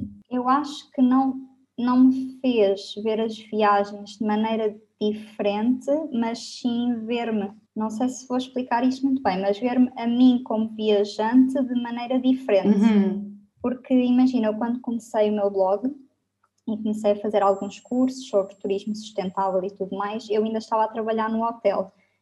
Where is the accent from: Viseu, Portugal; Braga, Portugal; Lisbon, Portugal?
Lisbon, Portugal; tenho 26 anos, eu sou de Lisboa.